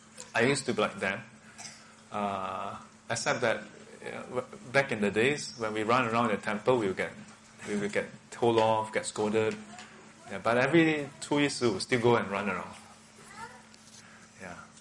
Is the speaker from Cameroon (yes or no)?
no; Singapore; being born and bred in Singapore, I went through a lot of the traditional Chinese group cultivation